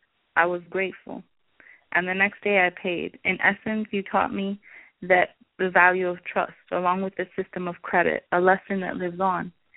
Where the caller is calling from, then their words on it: Miami, Florida, United States; Hey, Dee Dee. … from Miami.